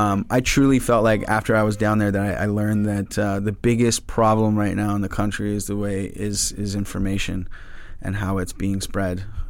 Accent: New York, United States; They know we're from New York.

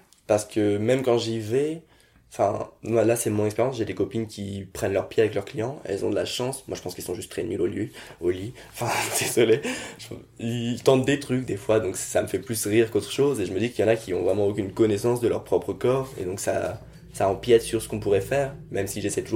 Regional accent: France; born there; je suis né en France, je suis français.

